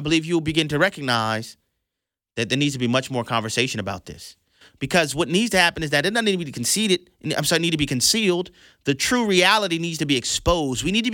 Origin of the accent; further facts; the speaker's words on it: United States; Guys, I'm an American. I have compassion for fellow Americans.